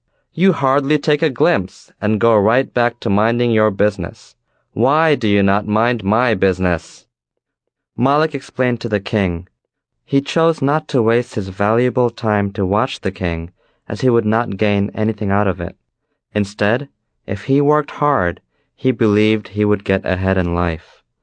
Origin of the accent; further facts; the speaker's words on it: Bangladesh; now in Washington, United States; and I'm from Bangladesh. I've lived in Washington, D.C. for 4 years, and I love this city.